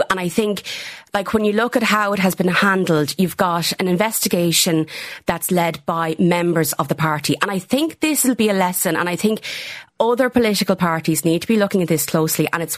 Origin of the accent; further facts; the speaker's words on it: Leinster, Ireland; I'm from what was Laois Offaly is now Laois and Offaly independently. I'm from County Offaly.